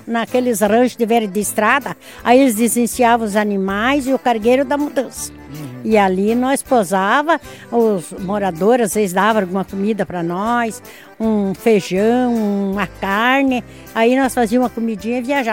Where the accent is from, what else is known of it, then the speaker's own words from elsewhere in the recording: Capinzal, Santa Catarina, Brazil; born there; Eu nasci lá em Capinzal.